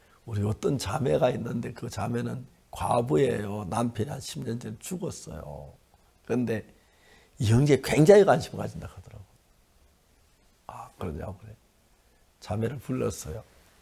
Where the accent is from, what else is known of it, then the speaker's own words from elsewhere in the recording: Seonsan, North Gyeongsang, South Korea; 내 고향이 선산인데